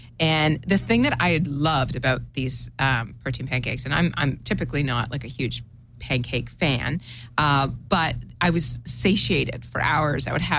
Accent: Toronto, Ontario, Canada; moved away as an adult; So I'm originally from Toronto, but I came to California originally on a corporate path. I was recruited to Silicon Valley

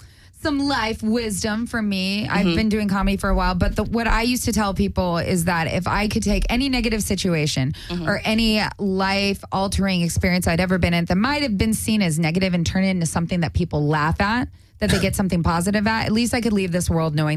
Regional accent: New Mexico, United States; I am from New Mexico. We've talked about this. I'm the newer version of Mexican, so we cook, but we don't clean.

